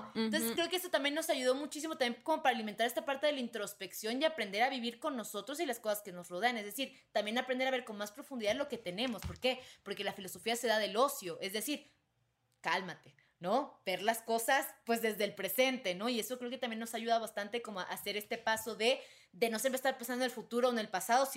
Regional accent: Venezuela; now in Mexico City, Mexico; tengo 22 años, soy de Venezuela, ya hace 8 años me vine a vivir aquí a México, estoy ahorita en la Ciudad de México

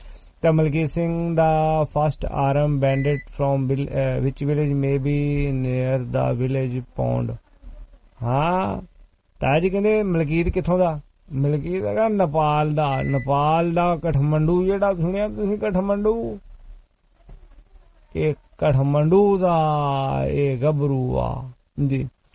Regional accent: Tashpur, Punjab, India; ਸਾਡਾ ਜ਼ਿਲ੍ਹਾ ਕਪੂਰਥਲਾ ਤਾਸ਼ਪੁਰ ਕਪੂਰਥਲੇ ਜ਼ਿਲ੍ਹੇ 'ਚ ਪੈਂਦਾ

